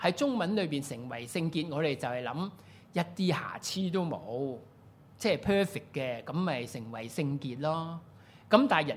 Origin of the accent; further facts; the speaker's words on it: Hong Kong; 符合我哋香港人嗰啲精神啊嘛